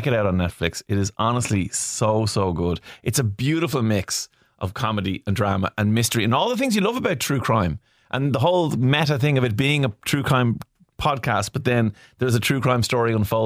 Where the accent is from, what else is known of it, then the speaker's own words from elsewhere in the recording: Ireland; Again, we're Irish, so we say second class.